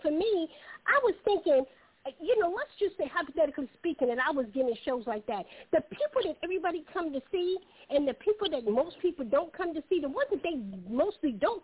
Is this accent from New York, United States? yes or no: yes; New York, United States; now in Charleston, United States; technically I'm from New York, but I love Charleston. This is where I'm at now, and this is where I'm going to rep.